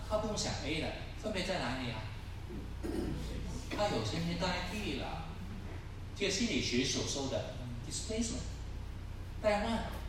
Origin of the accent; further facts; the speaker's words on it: Guangdong, China; 我现在服侍做主要是国语言，我是广东人，你知道吗？你现在要我就广东话讲到很困难的